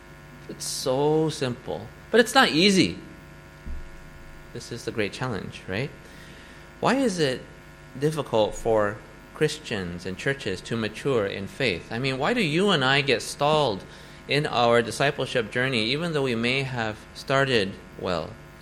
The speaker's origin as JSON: {"language": "English", "region": "California", "country": "United States", "said": "because I hail from Southern California"}